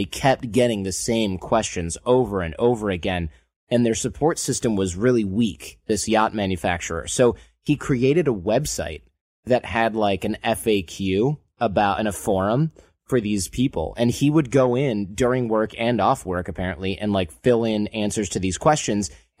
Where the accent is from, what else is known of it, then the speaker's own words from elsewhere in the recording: Michigan, United States; Or if you grew up where I grew up in Michigan, or if you're from Los Angeles, you say, I can't even, right?